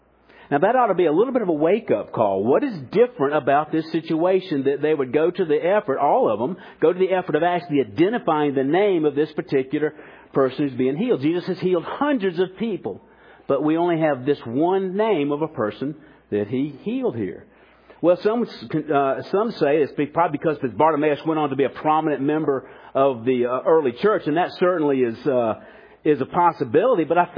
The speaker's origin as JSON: {"language": "English", "town": "Columbia", "region": "South Carolina", "country": "United States", "tie": "born or raised there", "said": "I remember growing up in Columbia. Of course, Columbia every year hosts the South Carolina State Fair."}